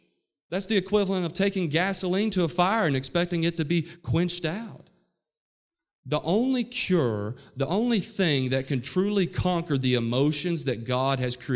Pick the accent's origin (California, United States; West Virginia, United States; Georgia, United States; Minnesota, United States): West Virginia, United States; Now, where I come from, you know I'm from West Virginia. My accent creeps out in my preaching when I get a little bit excited.